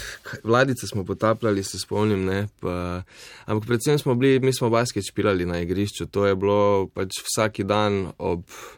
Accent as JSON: {"language": "Slovenian", "town": "Maribor", "region": "Drava", "country": "Slovenia", "tie": "born or raised there", "said": "zelo sem vesel in ponosen na to, da sem odraščal v Mariboru"}